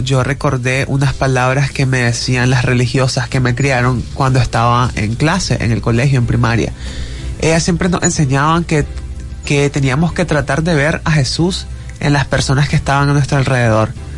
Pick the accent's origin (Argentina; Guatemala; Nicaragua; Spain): Nicaragua; me hace reflexionar en nuestra realidad como nicaragüenses